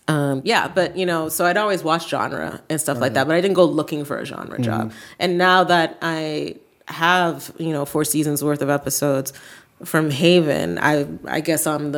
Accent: Canada; my whole fear about going into that was, you know, I'm Canadian.

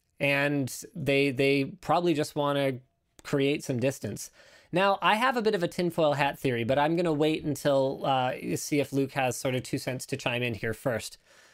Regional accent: Canada; because I'm Canadian and a lot of our partners are American.

